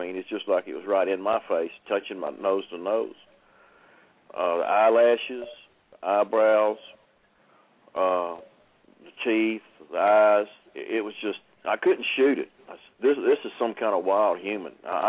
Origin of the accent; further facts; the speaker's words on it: Keithville, Louisiana, United States; Well, I'm from Keechee, Louisiana. That's about 20 minutes south of Shreveport, Louisiana.